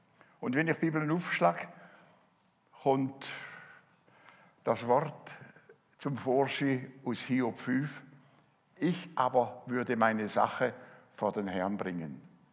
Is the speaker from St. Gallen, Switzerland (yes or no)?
yes; Wil, St. Gallen, Switzerland; Ich bin zwar bürgerlich ein Basler, aber aufgewachsen im Kanton Gallen, nämlich in Wiel.